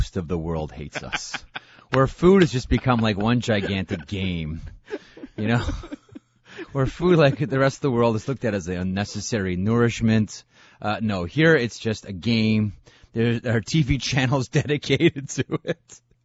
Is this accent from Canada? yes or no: yes; Canada; I'm used to it.